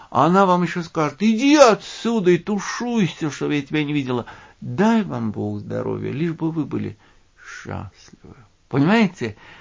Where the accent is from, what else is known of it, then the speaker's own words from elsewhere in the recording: Moscow, Russia; Мы, москвичи, не можем жить без Петербурга